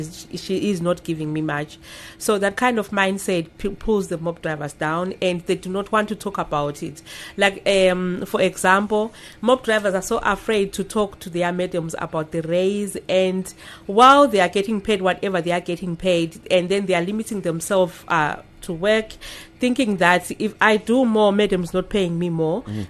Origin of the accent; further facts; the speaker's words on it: Zimbabwe; now in South Africa; was born and raised in Zimbabwe. I started this mop driving when I was 16. In Zimbabwe, and then I came here in South Africa in 2009.